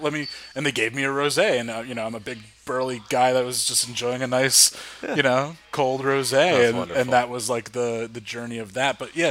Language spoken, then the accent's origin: English; New Jersey, United States; And I was just talking with the guy one time and said that I'm from Jersey.